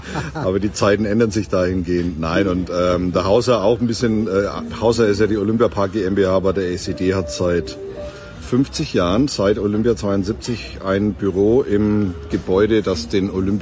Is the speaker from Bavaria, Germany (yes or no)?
yes; Bavaria, Germany; sogar ich als Franke